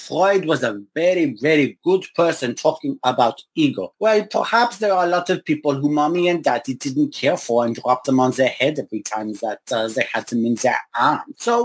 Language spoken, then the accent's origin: English; Germany; So I remember the day growing up in Germany, there was a group of people that told us what to do.